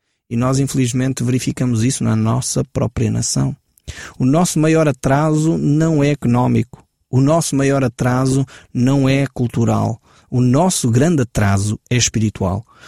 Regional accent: Portugal; E é triste para mim, como português, ter que voltar tão para trás para encontrar alguma coisa de interessante que aconteceu na nossa história

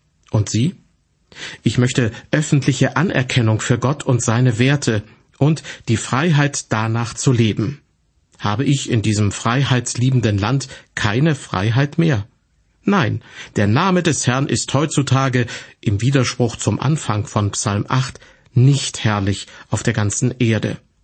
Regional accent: California, United States; In meiner Heimat in Südkalifornien betrachte ich nachts oft den Mond und einen besonders hellen Stern im Südwesten

